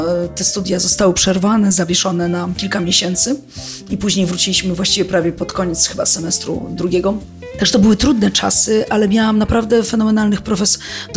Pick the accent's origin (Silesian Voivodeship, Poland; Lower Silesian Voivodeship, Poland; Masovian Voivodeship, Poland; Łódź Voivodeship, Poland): Masovian Voivodeship, Poland; Warsaw; pochodzę z Warszawy